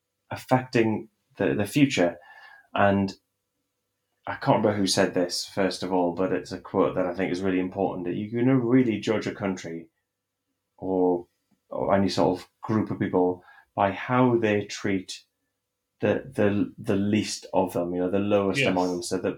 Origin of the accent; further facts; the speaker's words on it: United Kingdom; we shouldn't consider ourselves as British people a success until we can say nobody sleeps on the street